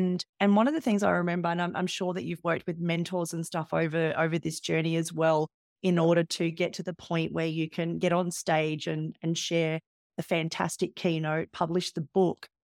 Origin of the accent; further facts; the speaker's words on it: Australia; because there was just that whole fear about telling the story and being Australian and the tall poppy thing